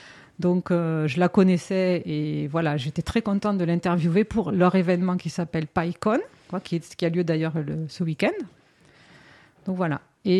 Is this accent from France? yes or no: yes; South-West France, France; accent: South-West France; je suis originaire du Sud-Ouest, je ne sais pas si on l'entend avec mon accent.